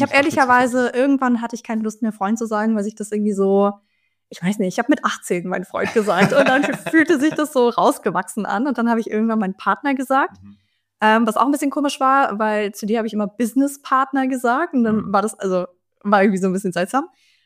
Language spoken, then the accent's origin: German; Belarus; ich bin ja aus Belarus